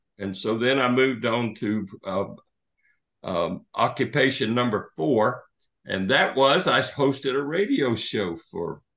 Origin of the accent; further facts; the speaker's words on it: Alabama, United States; I grew up in the South. It didn't take long to listen to me to know where I grew up, but I grew up in South Alabama in the era of segregation.